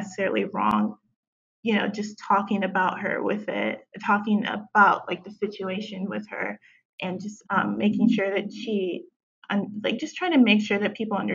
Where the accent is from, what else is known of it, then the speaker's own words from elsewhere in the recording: Chicago, Illinois, United States; now in Atlanta, United States; I was born and raised in Chicago. I'm currently living in Atlanta.